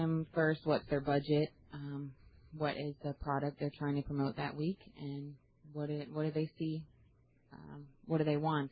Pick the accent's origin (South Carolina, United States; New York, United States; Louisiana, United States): South Carolina, United States; also born or lived in Georgia; I was born in Georgia, raised in South Carolina. From then on, I moved to Reno, Nevada. Experienced California. I went to Atlanta.